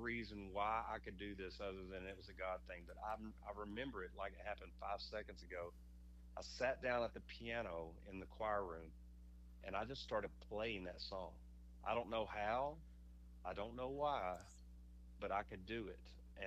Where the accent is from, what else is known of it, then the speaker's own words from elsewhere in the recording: Texas, United States; Yes, sir. I was raised in Texas, and I didn't even get into music until I was a senior in high school.